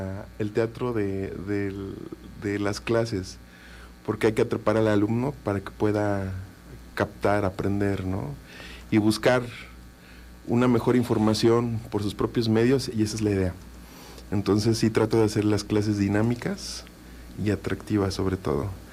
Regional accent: Zacatepec, Morelos, Mexico; born there; nací en Zacatepec, un 17 de julio de hace muchos años. De 1980. Tengo 45 años.

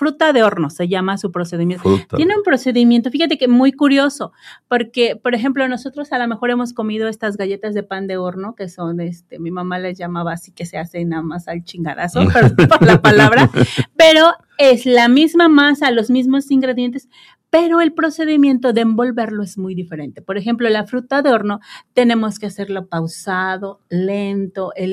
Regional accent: Tehuixtla, Morelos, Mexico; Somos originarios de Tehuizla.

